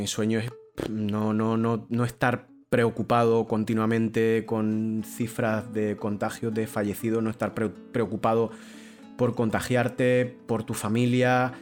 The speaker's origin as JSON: {"language": "Spanish", "town": "Guadix", "region": "Andalusia", "country": "Spain", "said": "yo soy de un pueblo pequeñito de Granada, soy de Guadix, no hay tradición periodística"}